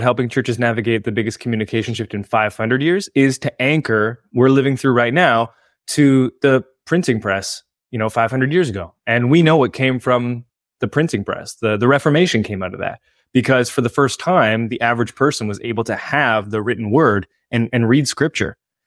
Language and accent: English; Canada; I'm Canadian. I live in Niagara-on-the-Lake, which is about an hour south of Toronto, real close to the American border.